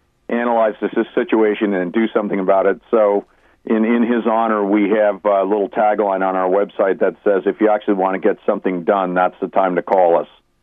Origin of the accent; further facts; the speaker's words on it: Northeast, United States; also born or lived in New England / Mid-Atlantic; my background, I grew up in the Northeast, really very classic Irish family